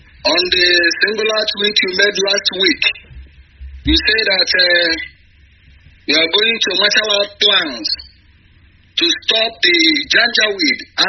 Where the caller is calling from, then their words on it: KwaZulu-Natal, South Africa; I'm calling from South Africa, the coordinator of Indigenous People of Biafra, IPOB, KZN.